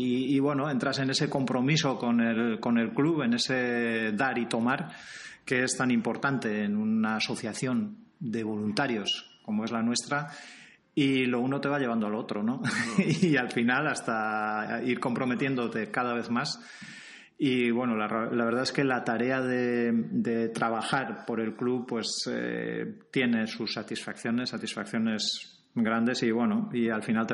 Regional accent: Hernani, Basque Country, Spain; now in San Sebastián, Spain; Yo soy de Hernani, he sido, antes de ser socio del Club Vasco de Camping, lo he sido del Mendizmendi de Hernani. Me vine a vivir a Donosti hace ya unos cuantos años, hace 20 y tantos años

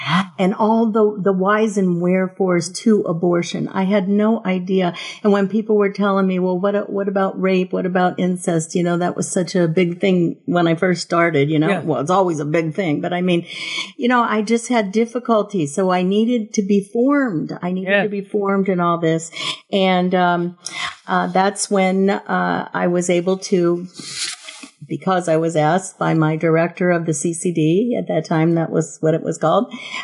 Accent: Delhi Hills, Ohio, United States; I was born and raised in Delhi Hills, which is a suburb of Cincinnati, Ohio.

